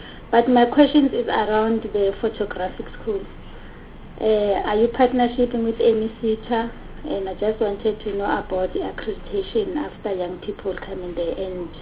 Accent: Gauteng, South Africa; No, Chairperson, thank you. I'm from Gauteng

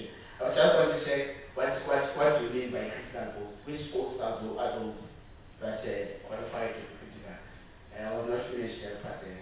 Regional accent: Esmeralda, Eastern Cape, South Africa; I grew up in the Esmeralda in our Eastern Cape.

